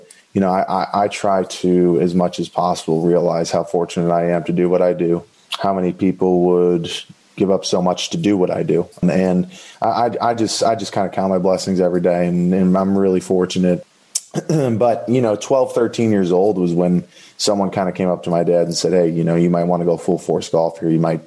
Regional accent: Pennsylvania, United States; I'm from Northeast Pennsylvania, grew up very blue collar, and I'm extremely thankful for that.

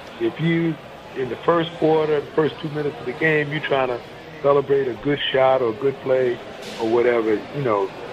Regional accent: New York, United States; So, you know, growing up in Long Island, I mean, you know, there were a couple racetracks in the vicinity.

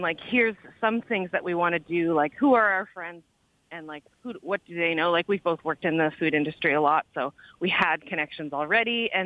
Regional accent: Ontario, Canada; we're two Canadian women who've grown up in different parts of the country. I'm from Ontario and went to school in New Brunswick

